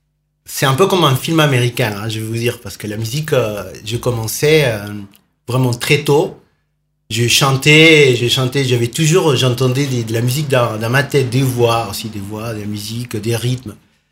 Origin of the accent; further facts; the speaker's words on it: Peru; French is a second language; moved away as an adult; now in France; je dis que je suis péruvien. Je viens du Pérou.